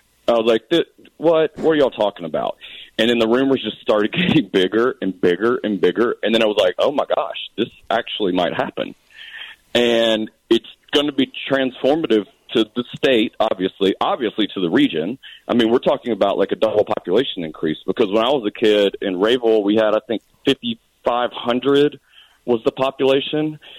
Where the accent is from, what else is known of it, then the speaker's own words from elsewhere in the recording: Rayville, Louisiana, United States; I'm from Rayville, grew up there, went to high school in Monroe, had to drive a little bit for that.